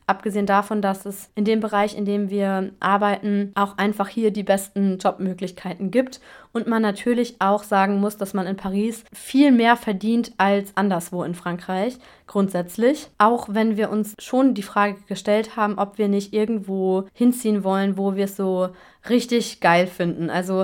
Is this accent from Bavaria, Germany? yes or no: no; North Rhine-Westphalia, Germany; now in France; Man kann mit dem Thales nach Nordrhein-Westfalen fahren, wo ich aufgewachsen bin.